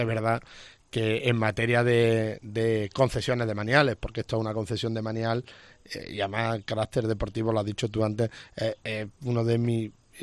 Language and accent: Spanish; Córdoba, Andalusia, Spain; sino como orgullo como cordobés